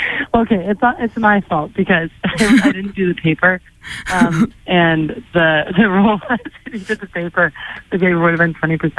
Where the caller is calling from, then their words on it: Philadelphia, Pennsylvania, United States; I'm calling from Philadelphia.